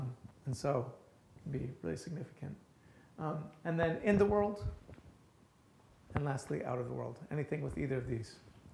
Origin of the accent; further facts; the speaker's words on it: Minnesota, United States; I'm from Minnesota and everything's flat there.